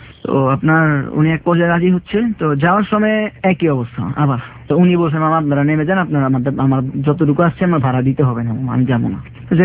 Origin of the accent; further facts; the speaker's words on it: Dhaka, Dhaka Division, Bangladesh; আমরা ঢাকার ছেলে